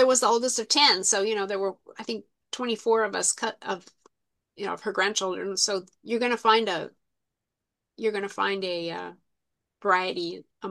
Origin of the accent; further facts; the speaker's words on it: Portland, Oregon, United States; also born or lived in California / Minnesota; So I was born in Portland. We moved to California when I was, I guess, around two. We moved to Minnesota. My dad moved corporate. So we moved to Minnesota when I was three, and then back to Portland when I was eight.